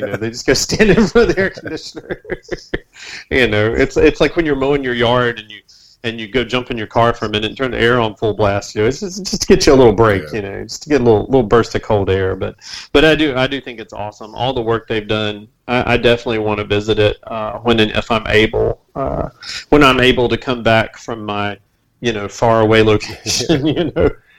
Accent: North Carolina, United States; moved away; I grew up in North Carolina and lived there most of my life, but now I haven't lived there in over 7 years

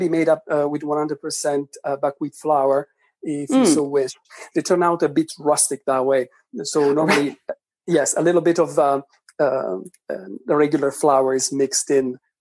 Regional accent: Lombardy, Italy; English is a second language; growing up in Lombardy, that's something that my mother used to make.

